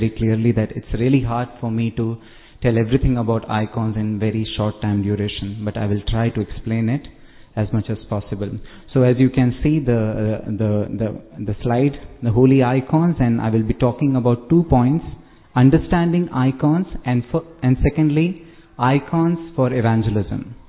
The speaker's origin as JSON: {"language": "English", "country": "India", "said": "I'm from India again."}